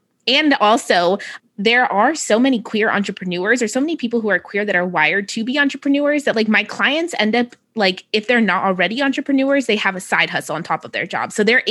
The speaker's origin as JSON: {"language": "English", "town": "San Francisco", "region": "California", "country": "United States", "tie": "born or raised there", "said": "I grew up in San Francisco, so it's always been more, you know, accepting than other places could be."}